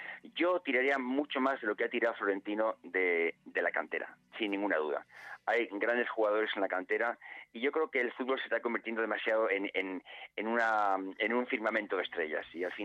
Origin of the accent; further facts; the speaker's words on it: Madrid, Community of Madrid, Spain; Y con, bueno, y con mi tierra, ¿no? Que es Madrid, ¿no?